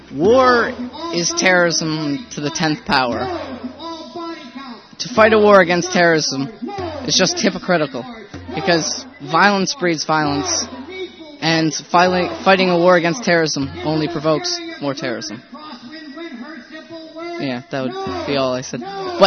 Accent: Skowhegan, Maine, United States; and I'm from Skowhegan.

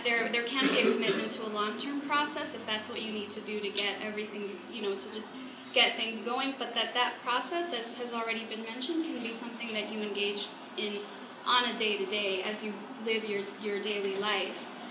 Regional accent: United States; I was raised here in the United States

